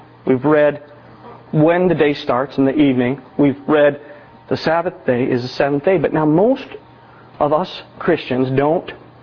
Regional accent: Illinois, United States; Where I grew up in Illinois, you could not go to a mall on Sunday.

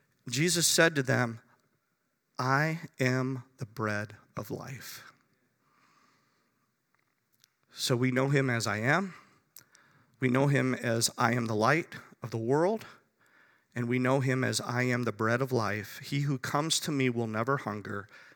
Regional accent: Chicago, Illinois, United States; because I come from Chicago, and that's what we do really well with the Cubs and the Bears and now the Blackhawks

